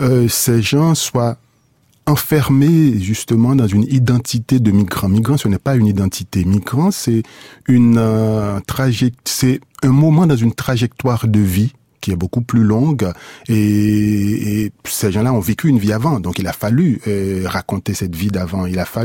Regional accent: Haiti; moi, en tant qu'Haïtien, en tant que Caribéen

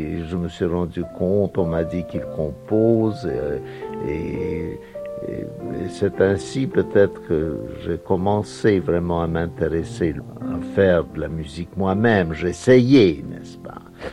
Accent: Saint Petersburg, Russia; ça se passait à Saint-Pétersbourg, dans ma ville natale, où je suis né

